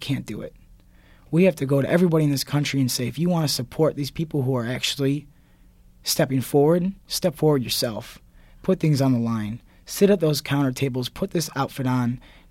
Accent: Ohio, United States; now in New York City, United States; I come from Ohio. People think I'm in New York City

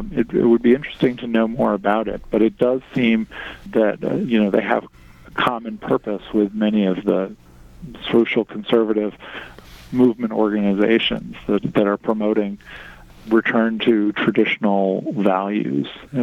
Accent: Florida, United States; you know, I grew up in Florida, and now I live here in Maine. Polk County, Florida, and York County, Maine could not be more different.

